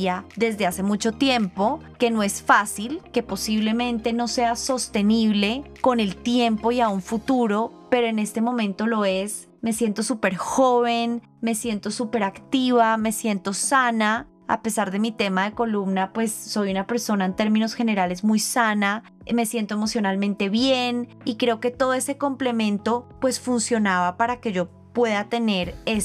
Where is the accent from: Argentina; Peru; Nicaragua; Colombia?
Colombia; Bogotá; Yo soy una fan de este país, yo soy una fan de Bogotá. Yo nací acá, yo crecí acá, soy súper cachaca.